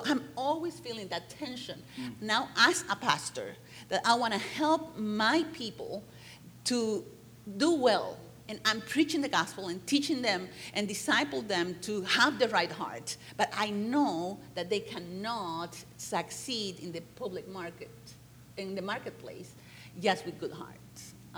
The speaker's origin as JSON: {"language": "English", "country": "Bolivia", "second_language": "English", "said": "Like, I come from a third world country. I'm from Bolivia."}